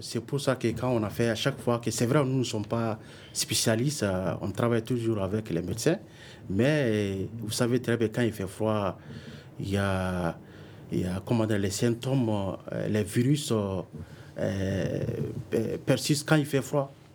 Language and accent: French; Mali; surtout chez nous, au Mali